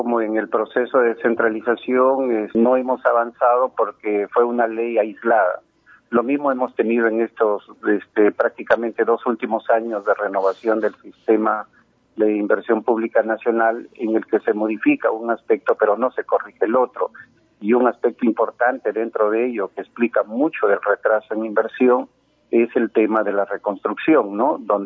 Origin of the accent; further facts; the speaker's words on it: Peru; Para nosotros es más fácil como peruanos ir a comprar a la tienda